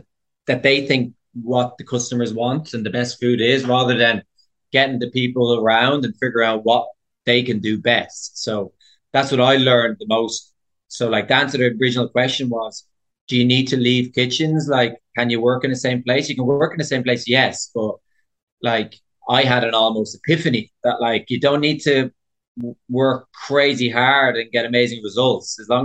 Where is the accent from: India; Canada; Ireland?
Ireland; Dublin, Leinster; Like, Dublin would be easy, because like, I'm from Dublin, I know it, but it wasn't actually.